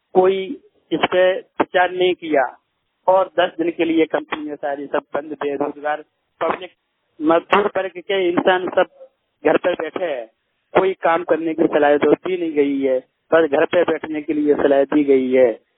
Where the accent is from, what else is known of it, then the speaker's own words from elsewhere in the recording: Uttar Pradesh, India; now in Ahmedabad, India; मैं जिला झांसी तीर्थ का रहने वाला हूँ। अहमदाबाद में सिलाई का काम करता हूँ।